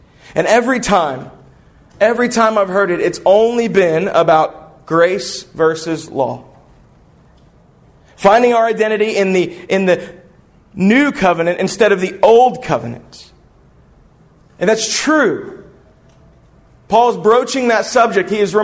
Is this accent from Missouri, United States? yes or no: no; Chicago, Illinois, United States; born there; Fun fact. I was born in Chicago on November 6, 1982. There was a 17-inch flood that week.